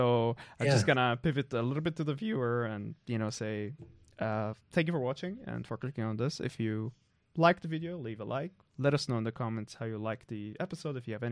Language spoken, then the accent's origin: English; Syria; I'm from Syria